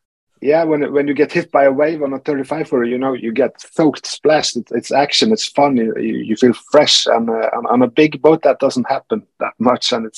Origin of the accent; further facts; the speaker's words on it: Norway; first of all, I'm from Norway and I like cold weather.